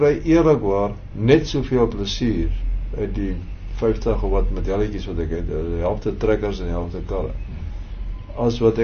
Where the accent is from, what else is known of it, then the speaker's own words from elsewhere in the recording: Western Cape, South Africa; Ek het hier in die Weskaap groot geword